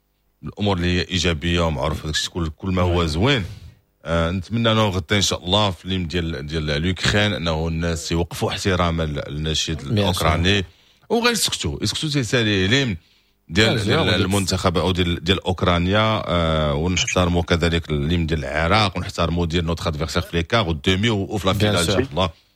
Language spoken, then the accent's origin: Arabic; Morocco; لانه سانوي ان بو على ايماج ديالنا كمغاربه